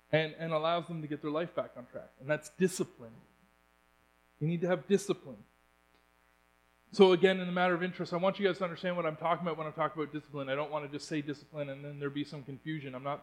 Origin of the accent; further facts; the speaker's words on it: Canada; These are things that that as Canadians we are held to, and it's a code that we live by.